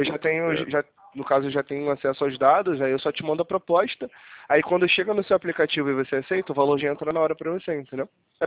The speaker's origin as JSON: {"language": "Portuguese", "region": "Rio de Janeiro", "country": "Brazil", "said": "É 021, tá? Eu sou do Rio de Janeiro."}